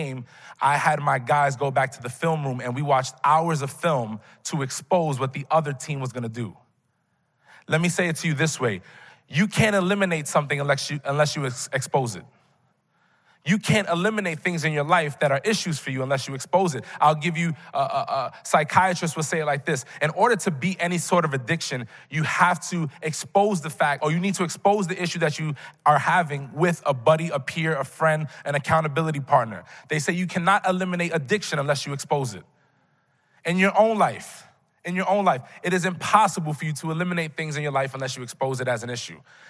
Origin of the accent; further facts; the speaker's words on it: Bronx, New York, United States; now in Brooklyn, United States; And I remember when we first moved to Brooklyn, we're originally from the Bronx.